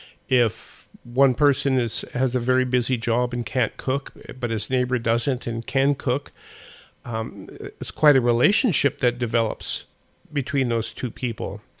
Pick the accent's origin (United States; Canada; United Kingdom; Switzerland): United States; Montana; And, you know, boy, when I was raised in Montana, that's what people did.